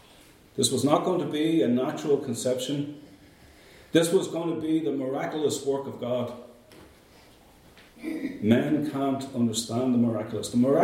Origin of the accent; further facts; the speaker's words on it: Bray, Leinster, Ireland; You know, growing up in Ireland in the 1970s, we didn't have the diversity that we have in Ireland today. The diverse population in Bray in 1970 were the Protestants. We were predominantly a Catholic town